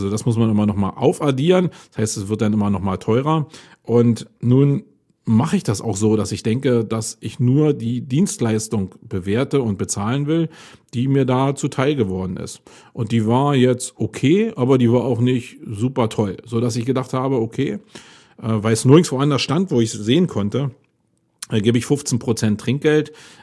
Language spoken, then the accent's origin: German; Germany; Aber ich fand es als Deutscher jetzt irgendwie ein bisschen komisch.